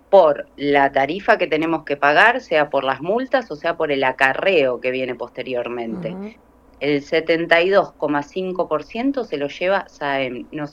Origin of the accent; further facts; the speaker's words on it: San Martín de los Andes, Neuquén, Argentina; born there; Yo soy nacida en San Martín de los Andes